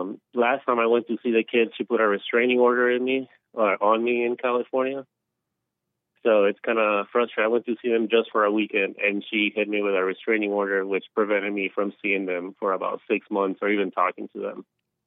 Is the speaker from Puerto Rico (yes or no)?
yes; Puerto Rico; I'm from Puerto Rico